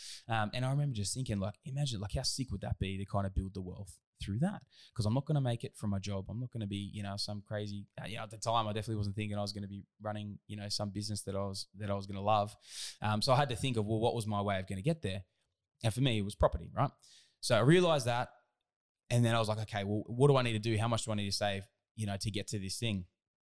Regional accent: Southern Highlands, New South Wales, Australia; I was traveling from the Southern Highlands up to Sydney, right? Which was about, it was about a 2.5 hours every day to get to school and 2.5 hours back.

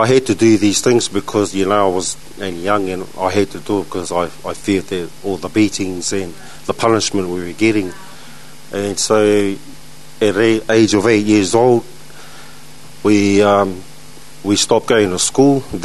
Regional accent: Auckland, New Zealand; I was born and raised in Auckland

